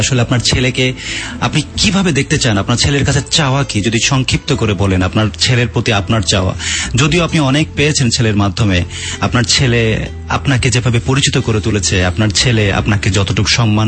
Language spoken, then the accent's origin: Bangla; Bangladesh; আমরা আসলে সবাই যখন বাংলাদেশের খেলা দেখছি তখন আসলে আমরা একজন বাংলাদেশী হিসেবে গর্ববোধ করি